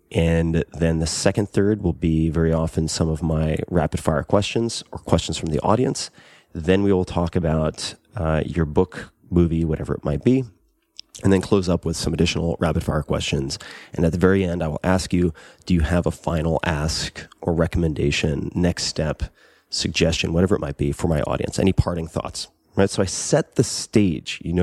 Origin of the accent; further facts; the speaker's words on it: Long Island, New York, United States; I curse. I'm from Long Island.